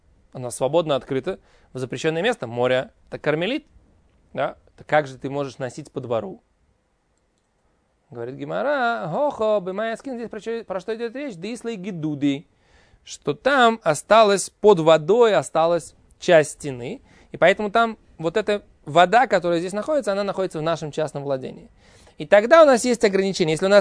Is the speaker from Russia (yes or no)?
yes; Russia; потому что там, где я вырос, на Волге, были люди, у которых были дачи, прямо вот так вот на береговой линии